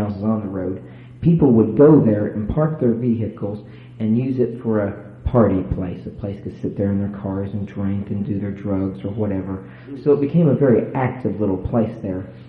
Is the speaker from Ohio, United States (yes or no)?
yes; Blanchester, Ohio, United States; Well, I grew up out near Blanchester, Ohio, through most of my life, and my mom and dad's little farm there